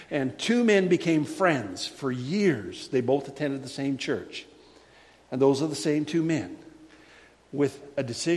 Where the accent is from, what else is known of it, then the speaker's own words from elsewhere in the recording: Canada; I'm Irish. No, I'm Canadian.